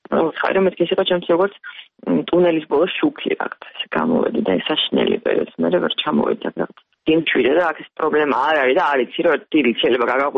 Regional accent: Tbilisi, Georgia; მაგრამ თბილისში გავიზარდე.

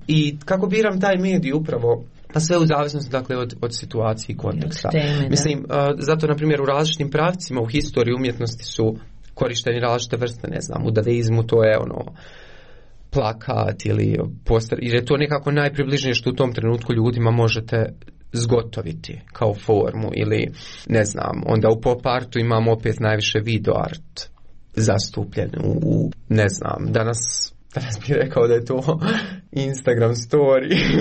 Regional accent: Konjic, Federation of Bosnia and Herzegovina, Bosnia & Herzegovina; also born or lived in Eisenach, Germany; Ja sam rođen u Njemačkoj, u Eisenachu, 97. godine. Moji roditelji su birali, dakle, konjic kada su htjeli da se vrate u Bosnu i Hercegovinu, 99. godine. I odrastao sam u Konjic, nisam iz Sarajeva

